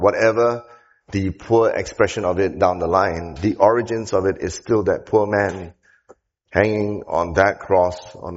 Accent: Malacca, Malaysia; You know, I'm from Malacca

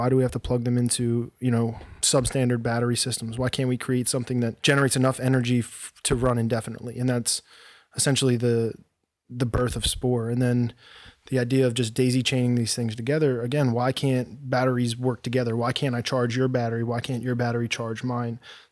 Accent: Atlantic City, New Jersey, United States; I'm from Atlantic City, New Jersey. Again, went to Drexel University with David, along with our other partner who we're out here with, named Mark.

